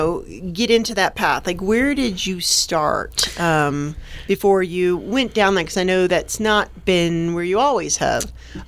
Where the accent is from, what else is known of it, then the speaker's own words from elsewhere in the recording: Florida, United States; So I'm from Northeast Florida, near Gainesville area.